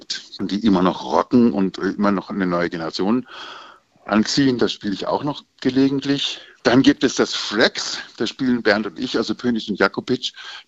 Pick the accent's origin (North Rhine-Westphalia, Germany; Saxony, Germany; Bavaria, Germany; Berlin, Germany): Bavaria, Germany; Munich; Da bin ich ein Kind des Disco-Münchens der 80er.